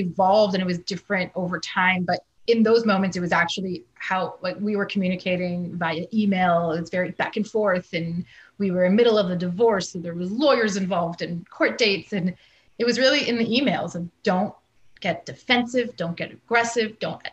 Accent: Canada; Z, because I'm Canadian, or Z for Americans.

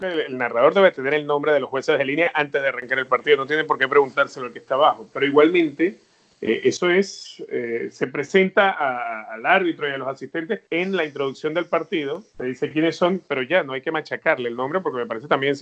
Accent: Los Teques, Miranda, Venezuela; Yo de niño, con mi grupo de amigos, yo crecí en Los Teques.

